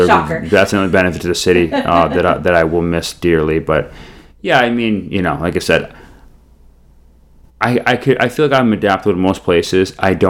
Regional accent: New Hampshire, United States; now I grew up in New Hampshire, right?

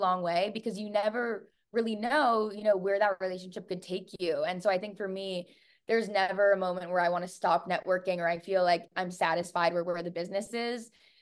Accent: New York City, New York, United States; someone who grew up in New York City and, you know, grew up on the Upper East Side, went to an all-girls school

